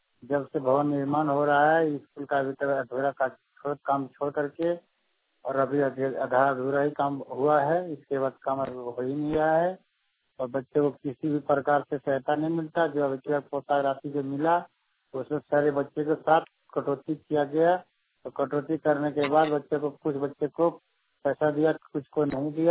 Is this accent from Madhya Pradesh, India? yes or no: no; Bihar, India; थाना चंद्र मंडी, जिला जमुई, बिहार का निवासी हूँ।